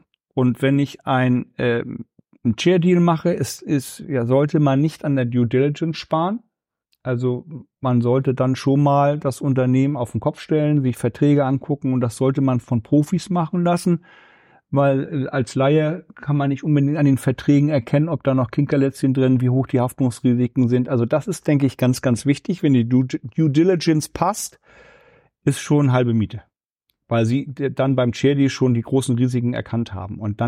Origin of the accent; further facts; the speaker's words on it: Northern Germany, Germany; Auch wenn ich immer noch mal nach Flensburg fahre und Sie auch hören an meiner Stimme, dass ich Norddeutscher bin, ist das Besondere an Nordhessen für mich, dass es meine Heimat geworden ist.